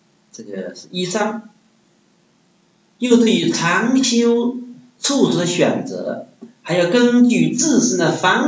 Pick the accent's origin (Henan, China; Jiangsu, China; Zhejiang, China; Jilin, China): Zhejiang, China; Wenzhou; accent: Wenzhou; 这个莽呢我们温州话这个特古的莽样就是这个莽